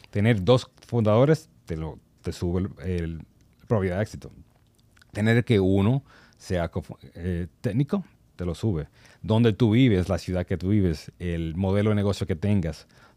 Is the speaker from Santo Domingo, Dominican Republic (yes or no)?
yes; Santo Domingo, Dominican Republic; now in New York, United States; cuando yo crecí aquí, vendiendo guayaba en los Trinitarios, hasta que emigré a Harlem